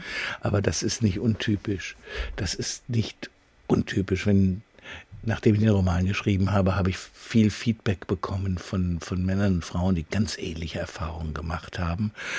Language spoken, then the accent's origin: German; Mainz, Rhineland-Palatinate, Germany; Ja, also Mainz ist meine Heimatstadt. Ja, ich bin hier relativ lange hier gewesen.